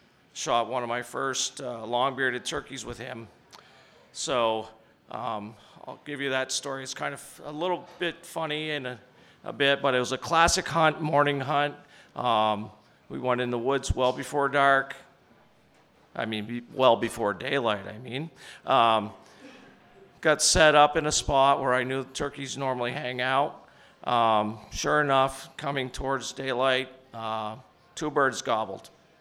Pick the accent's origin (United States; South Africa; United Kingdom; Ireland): United States; Bolton, Vermont; from Bolton, Vermont.